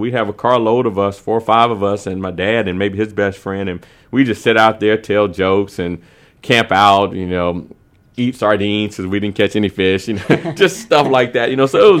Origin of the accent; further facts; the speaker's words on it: Atlanta, Georgia, United States; Well, you know, I grew up in Southwest Atlanta, went to Atlanta Public Schools. My parents worked in civil rights.